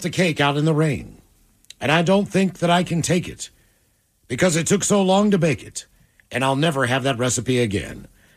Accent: Woodbridge, Virginia, United States; there was a pizza place in my hometown of Woodbridge that made what they called hippie rolls. There were so many mom-and-pop pizza places when I was growing up in the 80s.

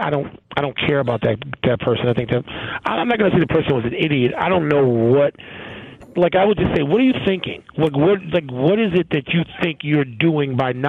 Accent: Chicago, Illinois, United States; I'm from Chicago.

